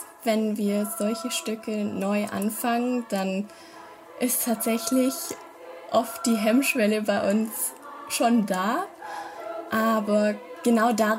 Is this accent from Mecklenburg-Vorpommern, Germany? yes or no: no; Rottweil, Baden-Württemberg, Germany; Wir kommen aus Rottweil und Umgebung.